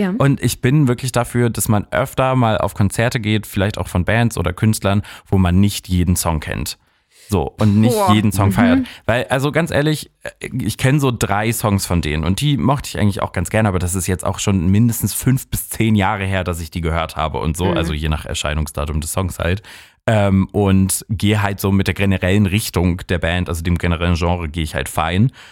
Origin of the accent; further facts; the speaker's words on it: Northern Germany, Germany; ich komme halt aus Norddeutschland